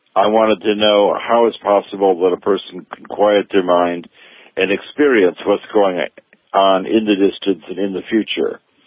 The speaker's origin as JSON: {"language": "English", "region": "New York", "country": "United States", "tie": "born or raised there", "said": "So I grew up in New York doing magic on the stage as a college student"}